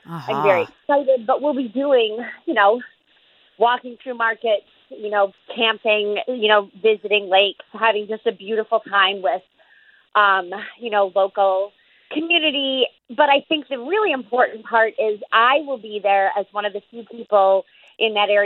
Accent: United States; I say post-pandemic as an American who's had an opportunity to be vaccinated.

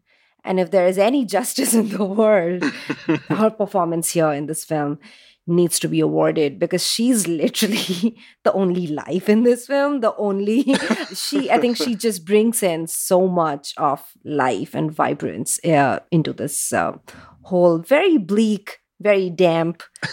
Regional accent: India; because I grew up in India

